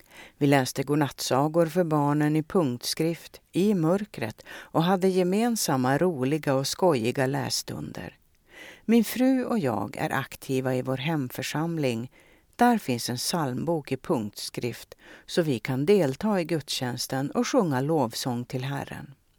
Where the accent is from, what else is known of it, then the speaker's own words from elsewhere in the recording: Hämeenlinna, Kanta-Häme, Finland; Jag återvände till min hemort Tavastehus för att gå högstadiet och gymnasiet.